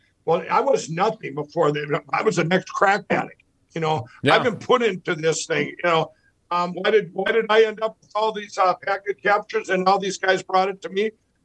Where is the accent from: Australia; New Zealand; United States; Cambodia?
United States; Minnesota; Like my my home state of Minnesota, we have a lot of towns that have shrunk in the farming, in southern Minnesota